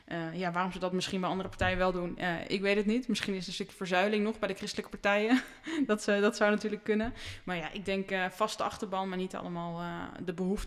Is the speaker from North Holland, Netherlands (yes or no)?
no; Drenthe, Netherlands; Nou, ik kom natuurlijk zelf uit Drenthe.